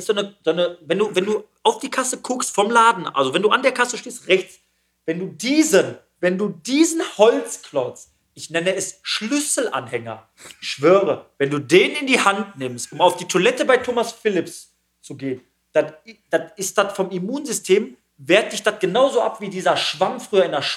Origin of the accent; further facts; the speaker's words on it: Vonderort, North Rhine-Westphalia, Germany; ich bin ja in Vonderort groß geworden, da ist ja eine gute Ecke.